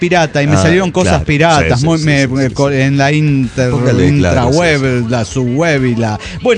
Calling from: Tarija, Bolivia; de Tarija, Bolivia.

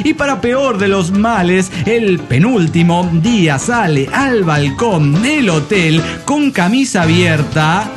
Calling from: Oruro, Bolivia; de Oruro.

